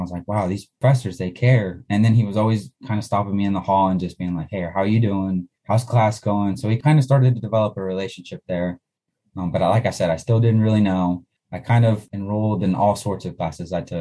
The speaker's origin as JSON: {"language": "English", "region": "Kansas", "country": "United States", "tie": "born or raised there", "said": "I am a Kansas resident. I grew up in Western Kansas in a town of about 1,000 people."}